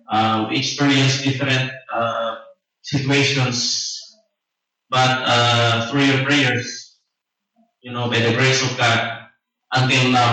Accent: Philippines; first language Cebuano; English is a second language; You know, it's for me, in my mother tongue is Cebuano, so I'm trying to speak English here

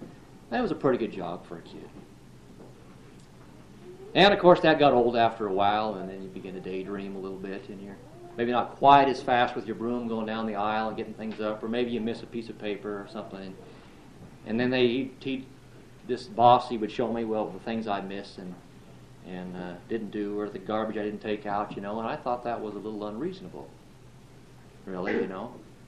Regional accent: Sedona, Arizona, United States; Well, in the town I grew up in Sedona, Arizona, there was a guy named Bob Bradshaw.

